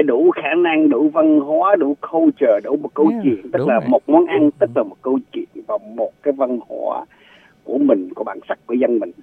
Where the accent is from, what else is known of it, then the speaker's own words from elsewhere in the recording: Central Vietnam, Vietnam; now in United States; Tại mình người gốc miền Trung. Và mình thử cái bánh bèo. Tại vì cái cố đô Huế, người miền Trung rất là tinh tế.